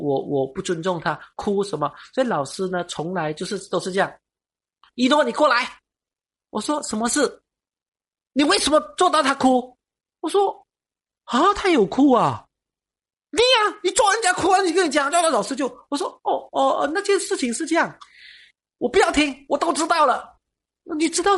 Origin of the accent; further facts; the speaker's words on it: Malaysia; 我们马来西亚人都很热情的，也很好客的